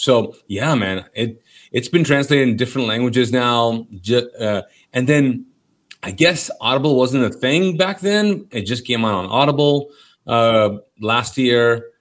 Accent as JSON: {"language": "English", "country": "Kuwait", "tie": "born or raised there", "said": "I was born and raised in Kuwait. And so if you're familiar with that part of the world, it's an Arab country. But my parents are Pakistani immigrants."}